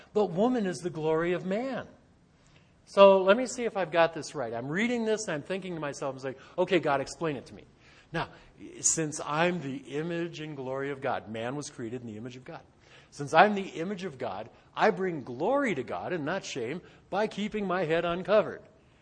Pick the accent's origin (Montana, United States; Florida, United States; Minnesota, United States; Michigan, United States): Michigan, United States; I grew up in Michigan, okay? Winter, picture winter in Michigan.